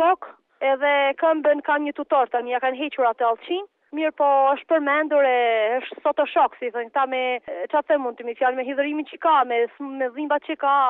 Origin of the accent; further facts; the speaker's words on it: Shkodër, Shkodër County, Albania; Ne jemi gjithë nga Shkodra, në xhabije të Shkodrës.